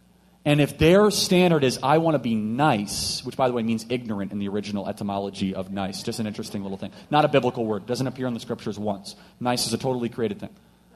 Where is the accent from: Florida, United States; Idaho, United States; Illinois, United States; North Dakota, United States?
Illinois, United States; Yeah, so I come from Illinois, so I have sympathy on both sides of this because Illinois is very similar to Washington.